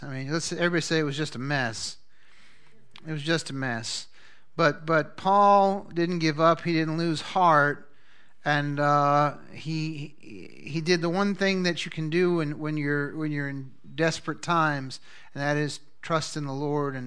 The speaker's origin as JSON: {"language": "English", "town": "Boston", "region": "Massachusetts", "country": "United States", "tie": "born or raised there", "said": "I went through a lot of scary times as you know, growing up in Massachusetts and Boston area."}